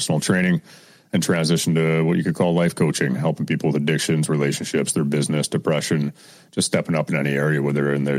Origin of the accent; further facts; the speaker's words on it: Ontario, Canada; I grew up outside of Ottawa in a small little country town, 45 minutes south.